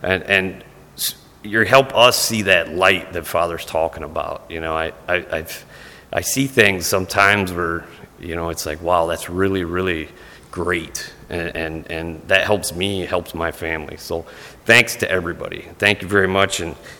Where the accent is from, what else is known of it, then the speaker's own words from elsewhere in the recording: Tiffin, Ohio, United States; We're not from around this area. We're actually from Tiffin, Ohio.